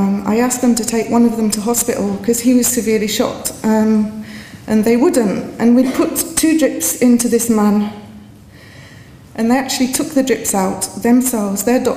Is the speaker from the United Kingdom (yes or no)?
yes; London, United Kingdom; I'm a housewife from North London